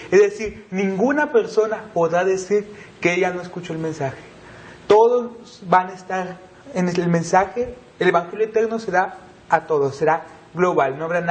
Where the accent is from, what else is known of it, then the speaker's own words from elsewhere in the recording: Acayucan, Veracruz, Mexico; Soy de Acayucan, Veracruz, y estudio el tercer año de medicina.